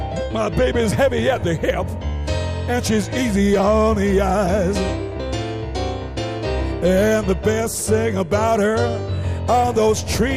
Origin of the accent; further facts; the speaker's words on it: Ontario, Canada; now in North Vancouver, Canada; I'm Mohawk Turtle Clan. I come from the Six Nations in the southern Ontario, but I've been living in North Vancouver for 11 years, and I've now made BC my home